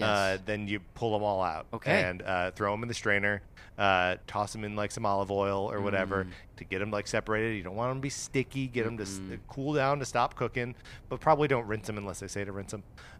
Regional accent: Kenosha, Wisconsin, United States; There was an Italian restaurant in my hometown of Kenosha, Wisconsin, called Pasta El Dante.

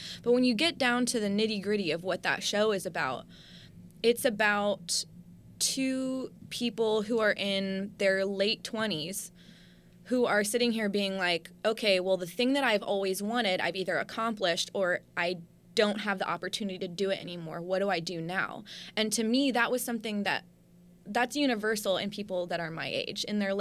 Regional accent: Kentucky, United States; now in New York, United States; You know, I'm from Kentucky. My family lives 1,000 miles away. I don't get to see them.

